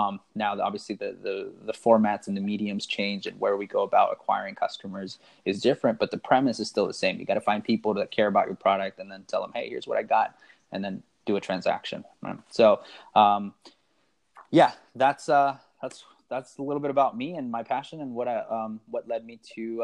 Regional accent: Seattle, Washington, United States; now in Los Angeles, United States; I grew up in the Seattle area, but I live in LA now.

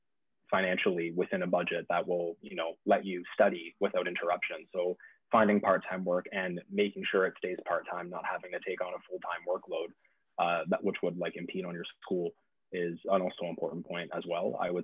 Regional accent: London, Ontario, Canada; moved away as an adult; I'm originally from London, Ontario, you're moving your whole life.

